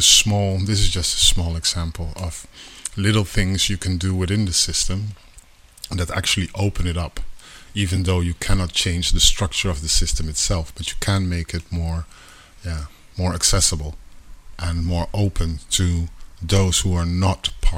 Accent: Netherlands; my parents are from Suriname. I grew up in the Netherlands.

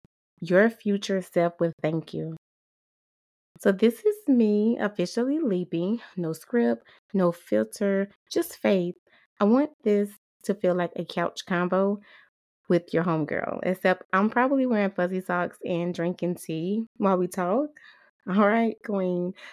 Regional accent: South Carolina, United States; accent: Southern; I'm a Southern girl born and raised in South Carolina, and trust me, you can probably hear it.

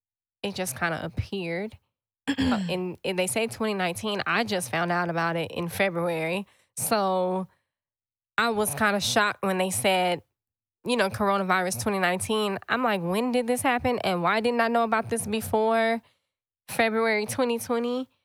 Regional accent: Florida, United States; I grew up in Florida and I never been to Disney World.

